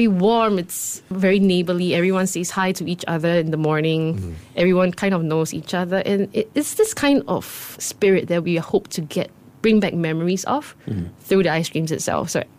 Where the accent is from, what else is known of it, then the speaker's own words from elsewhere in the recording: Singapore; These are flavors that I've encountered as during my time growing up in Singapore.